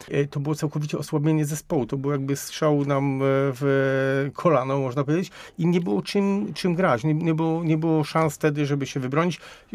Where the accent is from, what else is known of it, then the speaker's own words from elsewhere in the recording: Poznań, Greater Poland Voivodeship, Poland; Tylko ja byłem urodzonym poznaniakiem